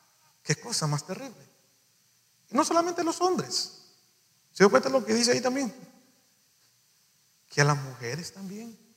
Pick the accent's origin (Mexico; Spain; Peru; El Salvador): El Salvador; Yo amo a mi país, El Salvador. Yo soy de El Salvador. Yo amo a mi país.